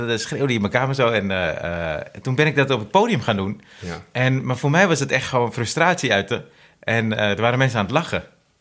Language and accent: Dutch; Zaandam, North Holland, Netherlands; born there; Nee, ik ben geboren in Zaandam.